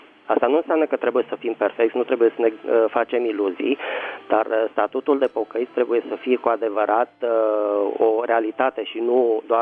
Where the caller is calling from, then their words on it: Bucharest, Romania; sunt azi din București.